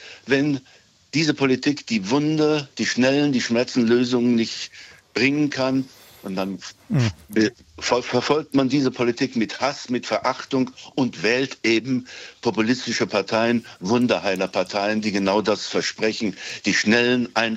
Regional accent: Thuringia, Germany; Das tut weh und ich merke an mir, dass ich auch persönlich betroffen bin. Ich bin in Thüringen aufgewachsen. Ich dachte, ich kenne Land und Leute gut.

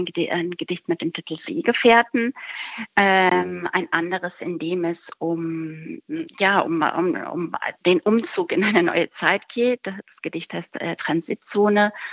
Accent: Greece; Ich bin selber Griechin und schreibe auch auf Griechisch

